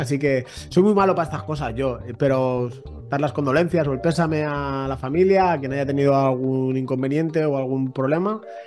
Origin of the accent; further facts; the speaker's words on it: Valencia, Valencian Community, Spain; yo soy valenciano, es decir, yo soy de Valencia, la terreta, las Fallers.